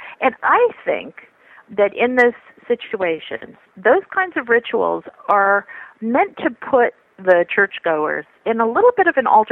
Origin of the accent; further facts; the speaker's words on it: New York, United States; Yeah, and it's funny because I was raised Roman Catholic too. I grew up in New York, Italian, you know.